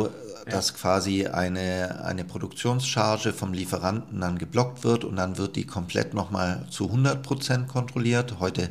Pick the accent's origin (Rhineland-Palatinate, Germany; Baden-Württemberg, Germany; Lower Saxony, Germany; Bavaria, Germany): Bavaria, Germany; Lindau; Ich selber bin aus Lindau-Bodensee und dort hatten wir eine Motoreninstandsetzung.